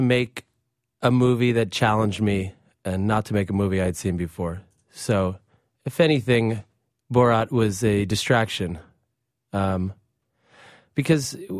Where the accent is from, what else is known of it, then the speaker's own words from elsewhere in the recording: United States; Growing up in America, I too had a lot of questions.